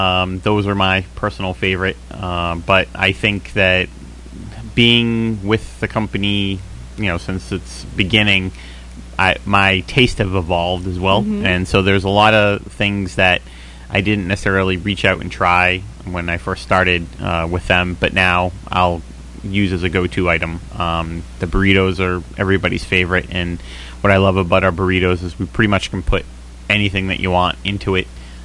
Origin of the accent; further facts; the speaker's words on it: Somerville, Massachusetts, United States; I grew up in Somerville, and probably from the time that I can remember